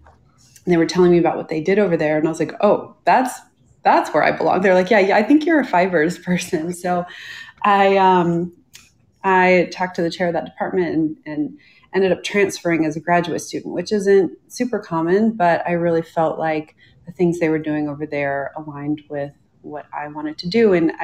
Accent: Fairfax, Virginia, United States; I grew up in Northern Virginia in the metropolitan DC area in Fairfax.

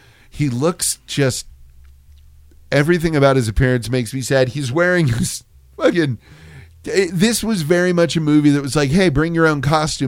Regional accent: San Antonio, Texas, United States; Dude, I grew up in San Antonio, and I have had to exit in front of Central Park Mall.

